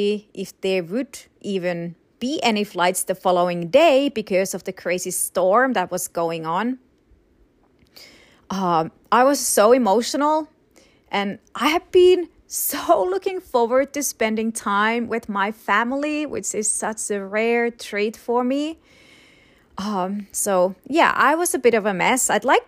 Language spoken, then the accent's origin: English; Rovaniemi, Lapland, Finland; especially to my hometown, Rovaniemi, which is considered Santa's hometown